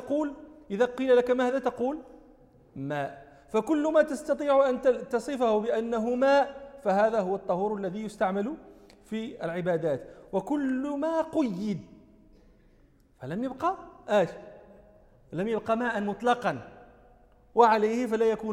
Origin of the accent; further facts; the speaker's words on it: Morocco; مثاله عندنا في المغرب